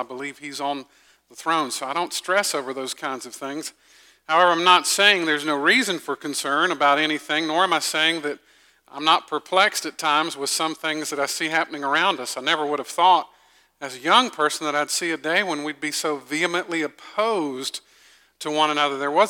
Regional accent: Augusta, Georgia, United States; I grew up in Augusta, Georgia. I grew up in a town where there was definitely some racial divide

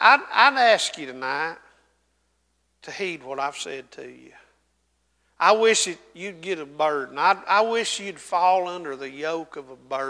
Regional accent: Blairsville, Georgia, United States; I'm from Blairsville, Georgia. I grew up in a town, they weren't a black person in our town, okay?

